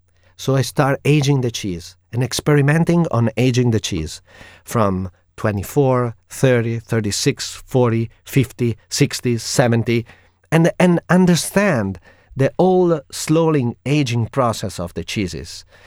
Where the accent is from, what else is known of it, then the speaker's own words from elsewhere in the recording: Modena, Emilia-Romagna, Italy; English is a second language; You know, I'm from Modena, and Modena is in the middle of Pianura Padana in Emilia Romagna, the heart of Italy.